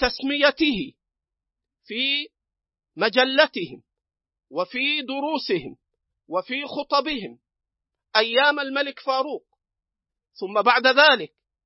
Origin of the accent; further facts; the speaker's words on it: Egypt; هنا أريد أن أذكر موقف العلماء عندنا في مصر، بحكم أنها بلدي